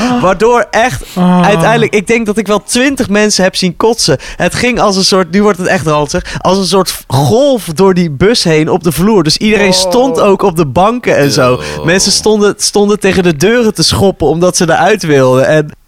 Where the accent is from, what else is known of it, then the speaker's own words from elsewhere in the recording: Uithoorn, North Holland, Netherlands; Toen woonde ik in Uithoorn, waar ik ben opgegroeid.